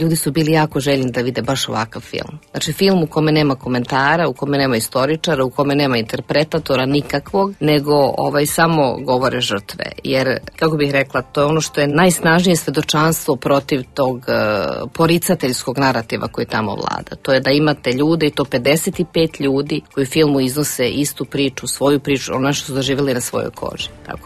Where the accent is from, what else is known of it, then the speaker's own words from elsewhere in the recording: Croatia; moved away; pre svega ja sam iz Hrvatske, kao i ti. Meni je bilo pre svega teško da se vratim tamo prvi put posle 25 godina.